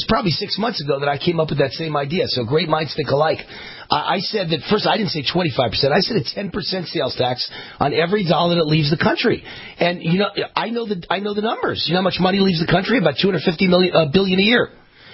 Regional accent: United States; born there; because I was born in America, and all my friends and relatives are in America.

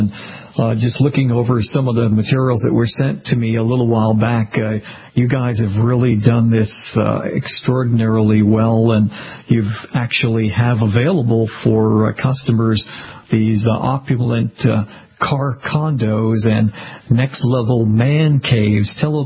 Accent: Boston, Massachusetts, United States; and I grew up in Boston myself, lived there most of my life, and never been to New Jersey until I visited my wife's parents

